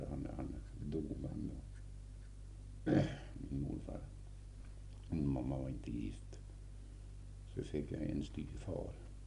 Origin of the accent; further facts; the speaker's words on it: Hedvigsfors, Sweden; born there; Ja, det är 1888, den 5 januari. Och jag är född på Hedvigsfors, strax hit om Hedvigsfors i en gård. Från sådär långt upp i skogen, mitt emot den här bruksgården.